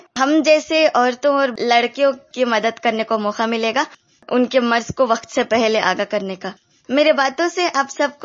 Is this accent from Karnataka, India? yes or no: yes; Bengaluru, Karnataka, India; मैं बेंगलोर की रहने वाली हूँ।